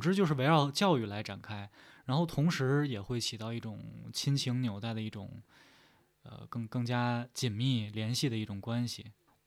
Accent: China; 论语作为我们中国人的，就是我们可以从里面发现我们很多的行为习惯方式思考方式都特别符合这个论语中的文本

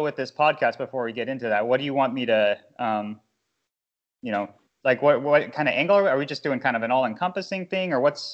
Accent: Boulder, Colorado, United States; I grew up in Boulder, Colorado, hotbed of cycling.

